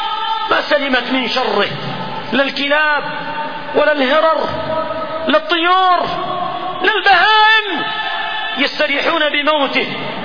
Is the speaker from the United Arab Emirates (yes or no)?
no; Yemen; فبدأ الشر إلى بلادنا اليمن